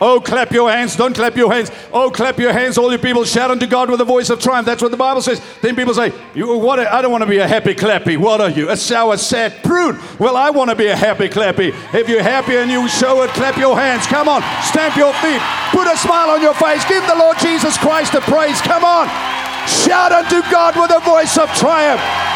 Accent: Free State, South Africa; Now, I'm an Afrikaner from the Free State.

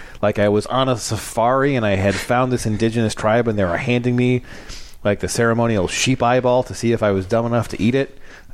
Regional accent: United States; Because it's I'm an American man.

